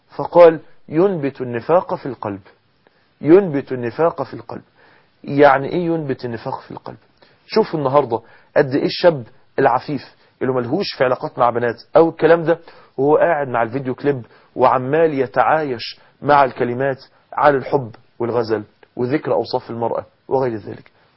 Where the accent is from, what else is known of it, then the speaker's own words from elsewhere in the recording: Mansoura, Dakahlia, Egypt; حصلت حفلة كبيرة جدا جدا جدا عندنا في المنصورة داخل جامعة المنصورة